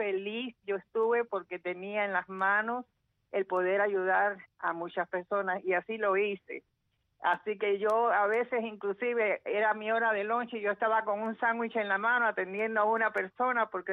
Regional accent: Cuba; now in United States; Todos somos cubanos, yo quiero a Cuba

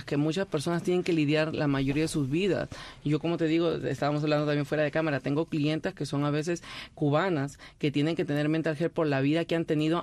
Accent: Peru; now in United States; cuando yo salí de Perú, emigré de Perú, pues no tenía la misma apariencia que tengo ahora en Estados Unidos.

